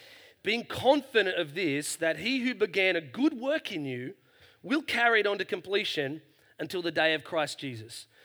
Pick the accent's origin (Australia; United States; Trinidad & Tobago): Australia; New South Wales; surfer from the mid-north coast end up being a pastor? I mean, I can't figure it out. No one in my hometown can figure it out.